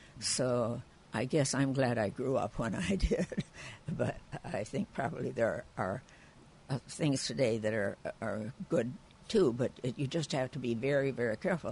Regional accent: Sanborn, United States; In my hometown of Sanborn.

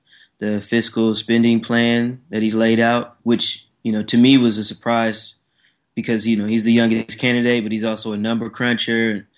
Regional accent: California, United States; You know, I'm coming from the Bay Area, which is probably one of the most liberal places in America.

